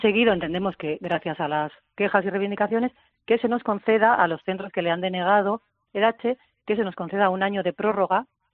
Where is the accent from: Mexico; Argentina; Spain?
Spain; Vitoria, Basque Country; porque yo soy de Vitoria